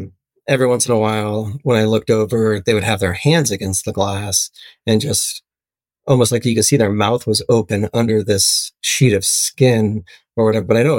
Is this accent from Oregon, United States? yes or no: yes; Portland, Oregon, United States; You know, and I'm from Portland, Oregon, where it's dark, it's dreary, it's rainy.